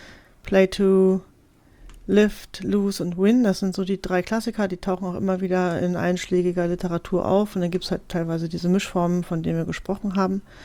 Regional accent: Hamburg, Germany; accent: Hamburg dialect; Veräppel mein Hamburger Dialekt hier nicht, ne?

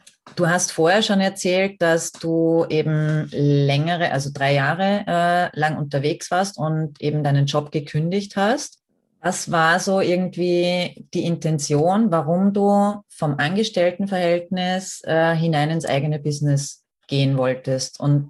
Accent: Austria; oder auch bei uns in Österreich

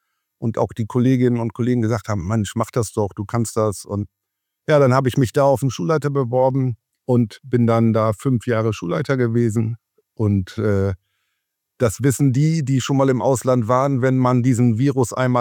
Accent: Papenburg, Lower Saxony, Germany; Also aufgewachsen bin ich in Aschendorf, ehemalige Kreisstadt, ist jetzt eingemeindet von Papenburg und da habe ich auch Abitur gemacht in Papenburg am Gymnasium

